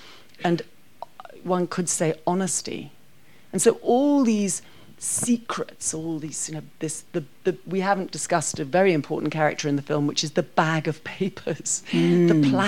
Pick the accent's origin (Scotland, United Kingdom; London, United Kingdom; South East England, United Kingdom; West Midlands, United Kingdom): Scotland, United Kingdom; When you use the word British, which I say as a Scot is not a word that I tend to recognise